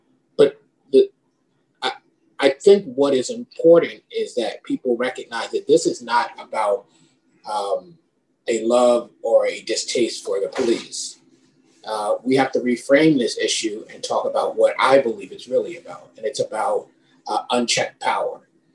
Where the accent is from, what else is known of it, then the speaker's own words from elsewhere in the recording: Bronx, New York, United States; And when I was a kid, I grew up in the Bronx and had to run away from police.